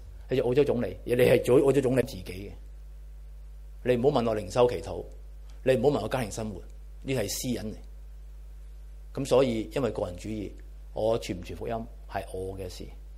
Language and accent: Cantonese; Hong Kong; 我哋都系香港人，好醒目嘅